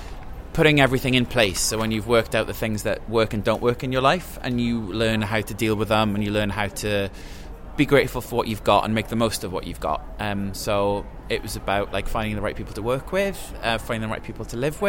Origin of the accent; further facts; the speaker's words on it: Wales, United Kingdom; I'm from Wales. I kind of live between New York and London.